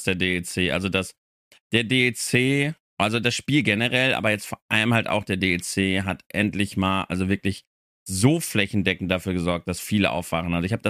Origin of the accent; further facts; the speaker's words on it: Schleswig-Holstein, Germany; weil wir hatten hier zwischen Lauenburg und Geesthacht in meiner alten Heimat